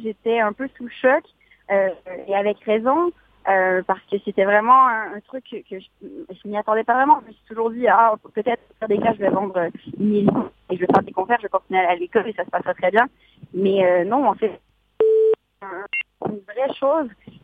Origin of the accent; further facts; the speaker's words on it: Montreal, Quebec, Canada; j'ai grandi à Montréal, comme beaucoup de gens